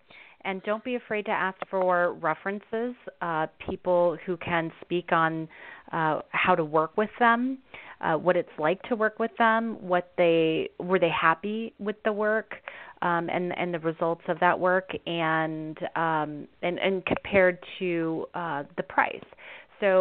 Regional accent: Wichita, Kansas, United States; But if you're in my hometown of Wichita, Kansas, you know, it may be considerably less.

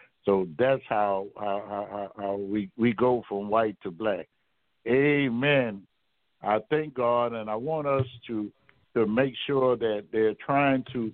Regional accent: Louisiana, United States; and I'm from Louisiana and gumbo, that's a staple.

